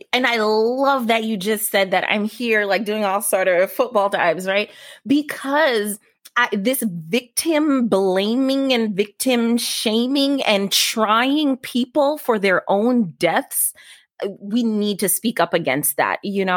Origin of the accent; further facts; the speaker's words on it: New York City, New York, United States; also born or lived in Jamaica; now in Minnesota, United States; So I'm actually from Jamaica, born in Jamaica, grew up in New York City